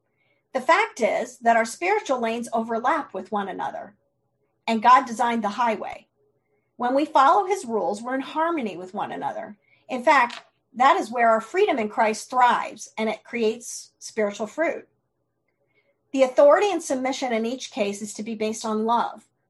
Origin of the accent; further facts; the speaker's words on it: East Coast, United States; I'm from the East Coast, and I do that a lot.